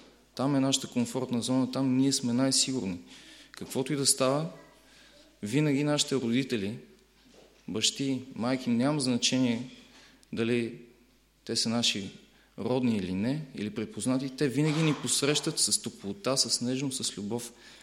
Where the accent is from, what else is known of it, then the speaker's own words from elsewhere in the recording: Sofia, Sofia City, Bulgaria; като адвентисти много често и аз самия и моята църква, аз съм от София, там съм израснал, там съм роден